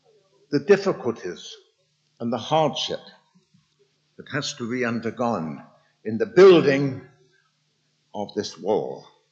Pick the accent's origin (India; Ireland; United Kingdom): United Kingdom; London; So I want to take you to the city that I was born and brought up in London.